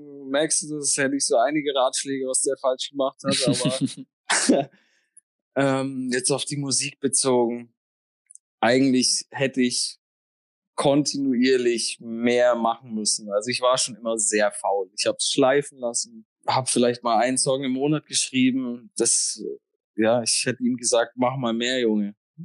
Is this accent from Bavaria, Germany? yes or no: yes; Nuremberg, Bavaria, Germany; Ein Jugendhaus bei uns in Reichensdorf hat mir immer sehr geholfen. Und die haben mir am Anfang auch Auftritte geklärt. Also ja, Südstadtfest hier in Nürnberg.